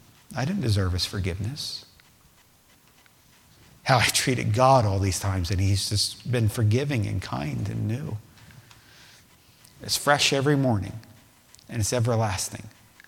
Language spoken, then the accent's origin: English; United States; born there; It's only by your goodness I was born in America.